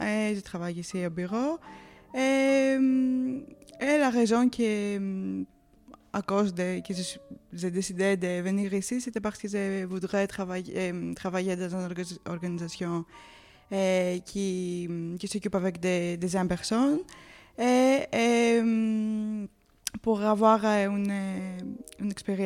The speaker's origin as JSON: {"language": "French", "country": "Greece", "second_language": "French", "said": "je ne parle pas très bien le français, mais je vais essayer de me présenter."}